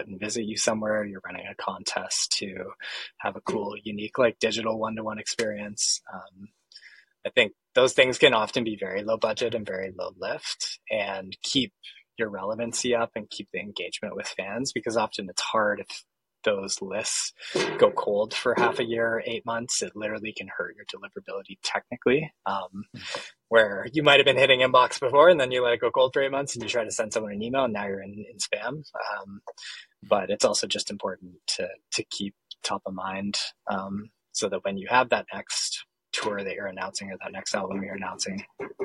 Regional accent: Canada; I'm Canadian

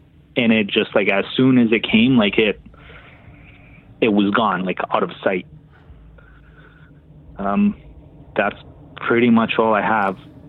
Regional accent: London, Ontario, Canada; I'm from London, Ontario.

